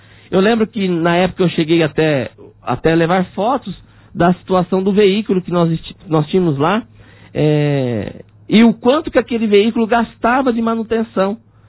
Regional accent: Aparecida, Brazil; Eu sou de Aparecida, a minha história de vida, ela se mistura com a história recente de Aparecida

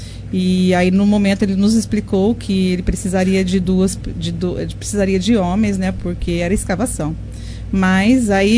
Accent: Pontal, São Paulo, Brazil; now in Monte Alto, Brazil; Eu sou de Pontal, né? E casei com o Paulo, que é daqui, e vim para cá. Conheci o Paulo em 85, nos casamos e viemos morar aqui em Monte Alto.

